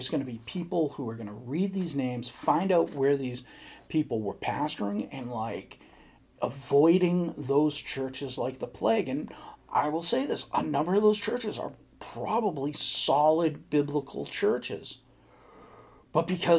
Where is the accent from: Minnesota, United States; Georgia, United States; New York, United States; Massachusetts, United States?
Massachusetts, United States; Boston; also born or lived in Missouri; I'm a Northeast guy. I'm a Northerner, born and bred Bostonian.